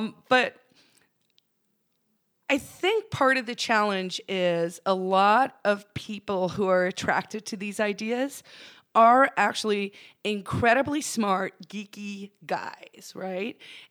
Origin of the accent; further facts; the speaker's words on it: South Africa; moved away as an adult; now in United States; I came from South Africa in the mid-90s. I won a green card, which is why I moved here. I was, you know, an anti-apartheid activist. I grew up in a police state.